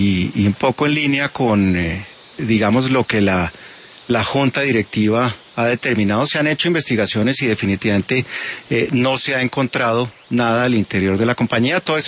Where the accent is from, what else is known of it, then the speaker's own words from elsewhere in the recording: Colombia; como país, como colombianos